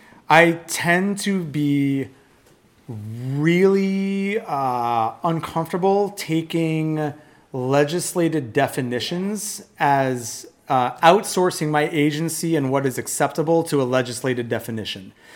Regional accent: Vermont, United States; I come from Vermont.

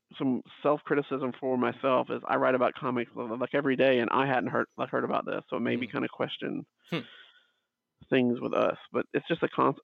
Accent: the South, United States; because I'm from the South and I can see a lot of my family and like high school friends

